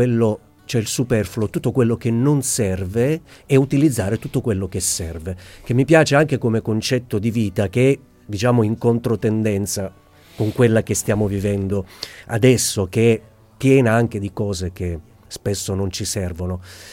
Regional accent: Vittoria, Sicily, Italy; No, io sono di Vittoria, provincia di Ragusa, ecco.

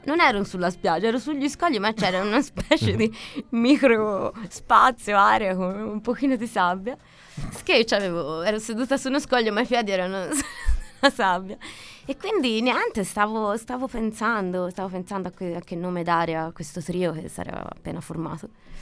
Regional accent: Prato, Tuscany, Italy; Cioè, noi siamo di Prato, non di Firenze.

